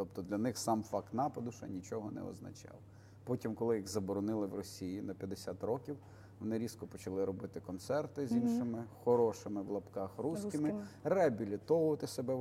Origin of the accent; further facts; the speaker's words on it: Dubno, Rivne Oblast, Ukraine; І це відбувається не тільки в моєму рідному Дубні, неподалік Тернополя.